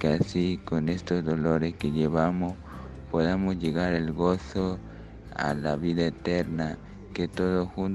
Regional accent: Puerto Viejo, Manabí, Ecuador; de Puerto Viejo, Ecuador.

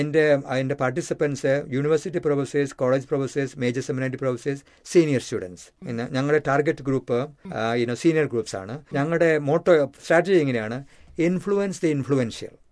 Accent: Ramapuram, Kerala, India; എൻ്റെ ഫാമിലി വളരെ റിലീജിയസ്. രാമപുരത്തായിരുന്നു ഞാൻ ജനിച്ചു വളർന്നത്.

